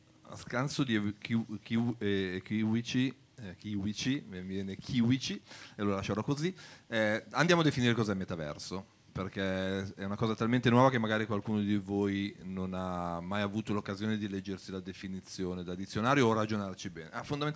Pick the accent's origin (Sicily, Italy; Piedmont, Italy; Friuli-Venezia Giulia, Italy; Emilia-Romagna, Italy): Piedmont, Italy; now in Milan, Italy; Sono piemontese, giusto che siamo in Piemonte, ma vivo a Milano da 20 anni